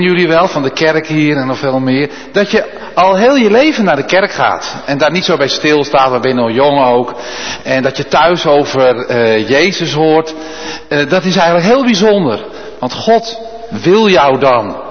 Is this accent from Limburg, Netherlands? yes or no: no; North Holland, Netherlands; born there; Nou, ik ben geboren in Noord-Holland.